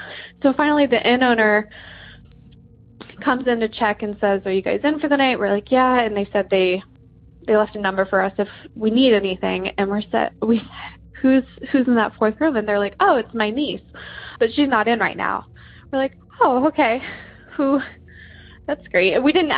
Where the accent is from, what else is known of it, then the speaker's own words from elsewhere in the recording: Columbus, Ohio, United States; I'm from Columbus, Ohio. I actually just called in a few minutes ago for another story, but I figured I'll go ahead and tell this extra one. I am 29 years old, and again, Columbus, Ohio.